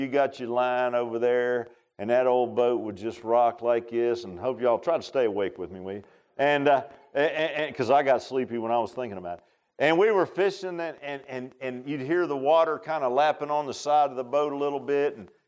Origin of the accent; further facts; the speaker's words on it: Virginia Beach, Virginia, United States; I grew up in Virginia Beach, and lived near the bay, on the bay side of things, and not that far from the ocean side